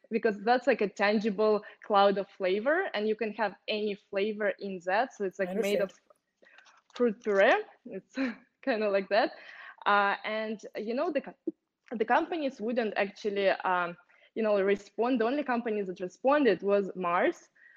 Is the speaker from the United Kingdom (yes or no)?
no; Russia; moved away as an adult; now in United States; I'm from Russia, and I came to the USA 5 years ago.